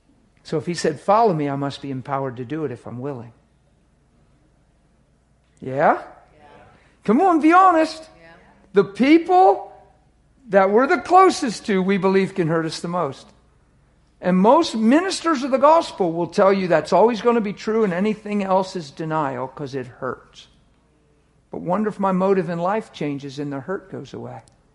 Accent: East Coast, United States; You know I'm from the East Coast, right? You know it's 12:30. It's 12:30 to me.

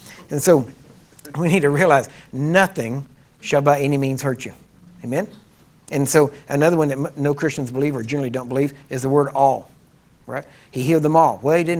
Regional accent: Texas, United States; That's as close as the Texan can get.

